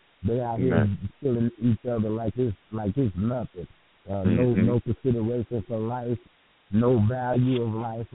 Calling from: Mooney, Illinois, United States; I'm calling from Mooney, Illinois.

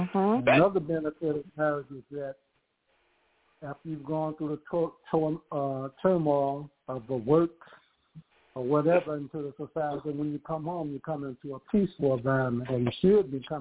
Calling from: Wentzville, Missouri, United States; from Wentzville, Missouri.

